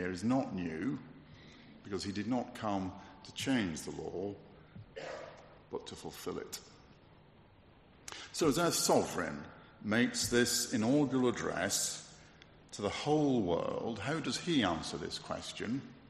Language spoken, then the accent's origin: English; England, United Kingdom; But we're mostly English, so we won't do that.